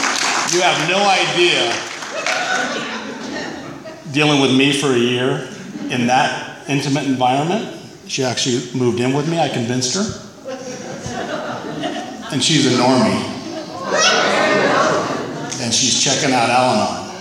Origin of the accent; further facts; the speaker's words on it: Phoenix, Arizona, United States; I grew up in Phoenix.